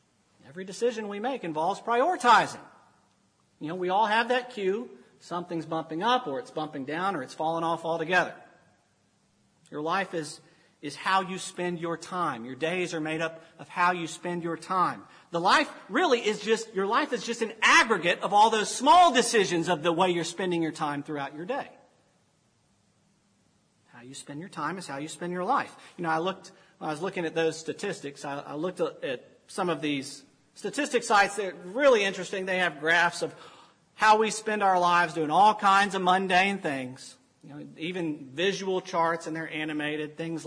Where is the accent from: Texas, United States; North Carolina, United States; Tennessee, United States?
Texas, United States; Dallas; You know, I'm from Dallas, as some of y'all know. We're still in the Bible Belt, so similar neck of the woods.